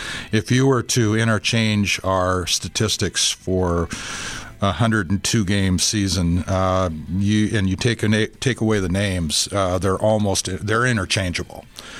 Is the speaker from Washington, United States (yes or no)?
yes; Tacoma, Washington, United States; You know, when I was growing up, I grew up in Tacoma, Washington.